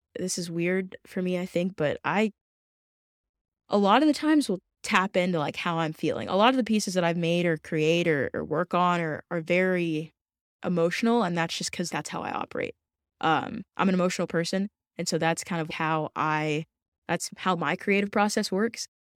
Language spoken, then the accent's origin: English; the South, United States; I'm from the South. Southern hospitality is very real. I wasn't used to it.